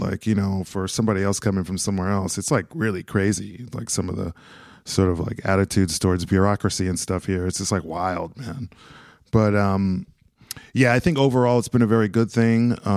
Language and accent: English; United States; moved away; as an American, as artist coming here